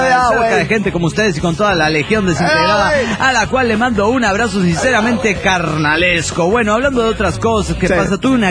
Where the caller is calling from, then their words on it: Bogotá, Colombia; de Bogotá, Colombia, desde Colombia, la primera vez en esta emisora